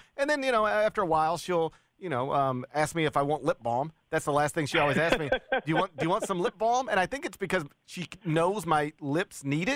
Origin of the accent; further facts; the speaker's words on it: Memphis, Tennessee, United States; I'm in from Memphis. That's my home.